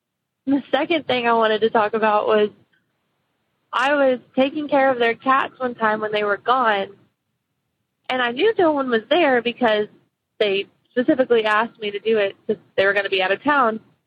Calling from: Texas, United States; also born or lived in Lafayette, Louisiana; I'm calling from Texas. I wanted to tell y'all a story from the time I lived in Louisiana.

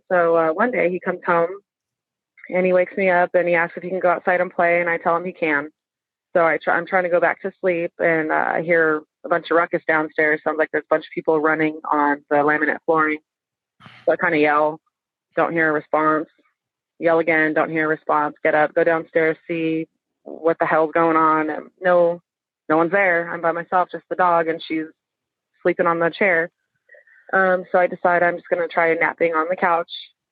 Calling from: Austin, Texas, United States; also born or lived in Southern California; I'm calling from the Austin, Texas area.

